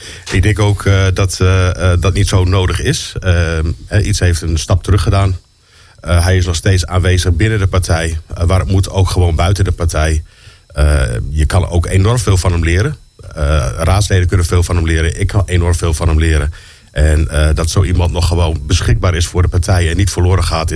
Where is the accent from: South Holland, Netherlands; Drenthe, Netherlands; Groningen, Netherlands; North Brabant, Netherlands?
Groningen, Netherlands; Leek; Ik kom zelf uit Leek